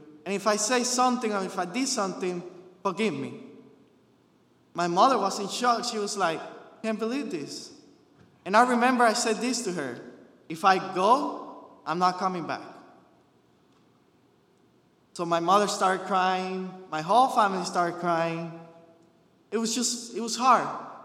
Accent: Puerto Rico; I was born in Puerto Rico and raised in Puerto Rico, I always knew church. I always knew God. I always knew places like these. Always being active in church all my life.

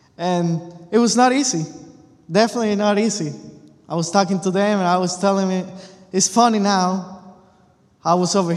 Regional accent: Puerto Rico; I was raised and born in Puerto Rico. I was raised in church all my life.

